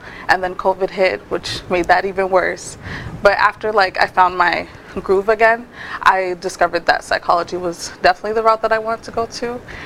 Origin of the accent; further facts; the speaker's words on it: Randolph, Massachusetts, United States; I grew up in Randolph, actually.